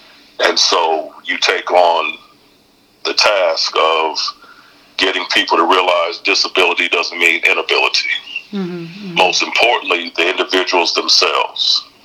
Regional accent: Fayetteville, North Carolina, United States; I went to Fayetteville State University, which was in my hometown, and it's an HBCU.

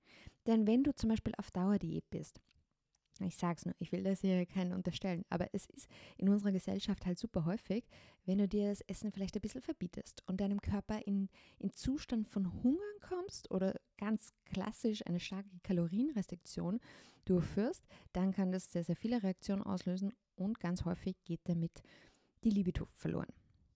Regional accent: Windhag, Lower Austria, Austria; Übrigens, Wassermelonen, gell, die wachsen auch in Österreich. Bei uns in Windhag setzen wir sie jedes Jahr mit Erfolg an.

